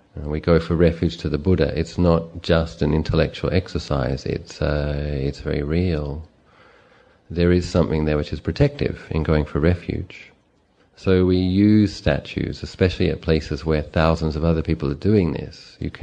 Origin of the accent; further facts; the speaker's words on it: Phetchabun, Thailand; a lady asked me, where are you from? I said, I'm from Phetchabun.